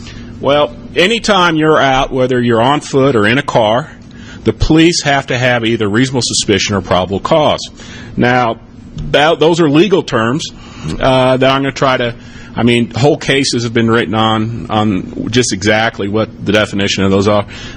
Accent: Missouri, United States; Number two, I am a lawyer from Missouri. I have a Missouri license.

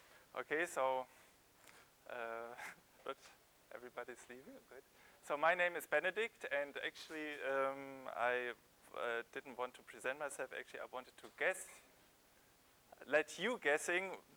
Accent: Sankt Augustin, North Rhine-Westphalia, Germany; English is a second language; So I come from St. Augustine, and to prove you, I copied my first application

